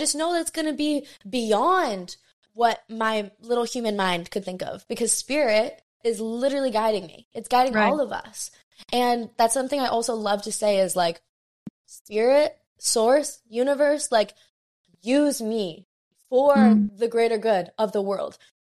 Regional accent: Maui, Hawaii, United States; Like right now I'm still in my hometown. My hometown is Maui, Hawaii. So it's like really tough to leave.

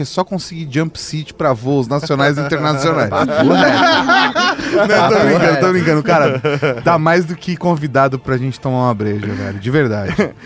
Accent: Minas Gerais, Brazil; consegui a transferência para Confins e voltei a morar em Minas. Afinal, sou mineiro.

